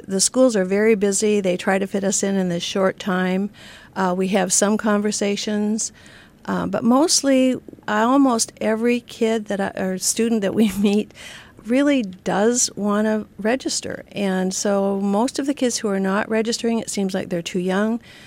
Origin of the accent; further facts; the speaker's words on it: Canada; I grew up in Canada, and in some ways that made me want to be more active in getting folks to vote.